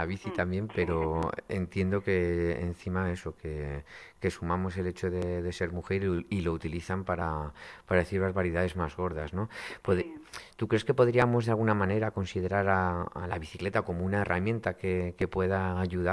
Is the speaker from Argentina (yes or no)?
no; Guadalajara, Castilla-La Mancha, Spain; yo soy de Guadalajara, mi familia es de Guadalajara